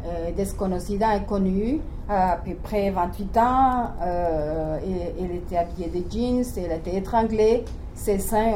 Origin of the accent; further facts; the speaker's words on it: Colombia; parce que bon, je viens de Colombie